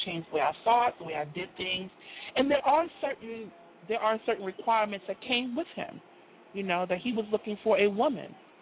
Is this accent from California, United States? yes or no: no; New York, United States; moved away as an adult; now in Georgia, United States; When I'm a New Yorker. I lived in New York all of my adult life until I graduated from college, and then I moved to Georgia.